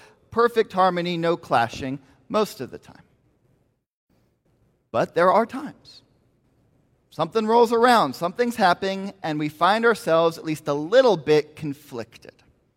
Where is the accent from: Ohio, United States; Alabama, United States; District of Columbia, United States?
Ohio, United States; Columbus; now in Kentucky, United States; I came here from Columbus, Ohio, and you know about my Buckeyes and their love of football, right?